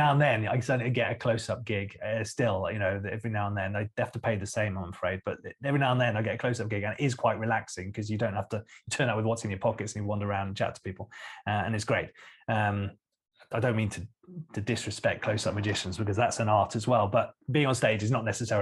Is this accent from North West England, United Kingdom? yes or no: no; Didcot, South East England, United Kingdom; now in Norway; You know, really, I'm from Didcot. We don't speak posh English there, but I put it on a little bit